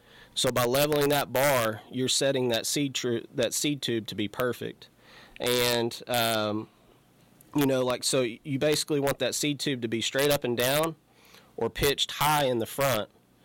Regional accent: Elk City, United States; I was born and raised here in Elk City. I'm a fifth generation cotton farmer.

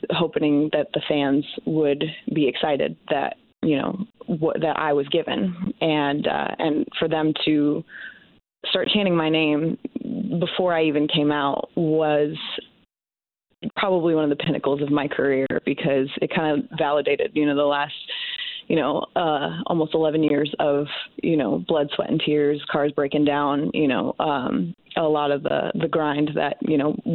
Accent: Indiana, United States; I am so excited that AEW has made their way to, you know, my home state.

